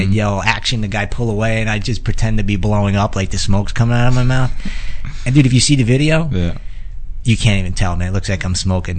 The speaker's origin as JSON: {"language": "English", "region": "New York", "country": "United States", "accent": "New York", "said": "I'm straight out of New York at the time, and my accent was a little more than it is now, and I had the whole New York vibe going."}